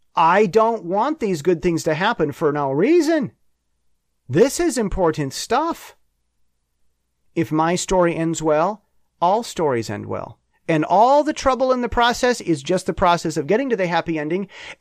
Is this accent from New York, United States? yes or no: no; Michigan, United States; I'm from Michigan's 4th District.